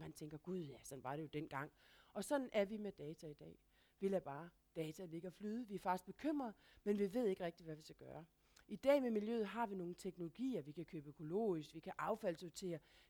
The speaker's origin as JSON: {"language": "Danish", "region": "Jutland", "country": "Denmark", "said": "Jeg er selv jyde, så jeg kan godt sige det."}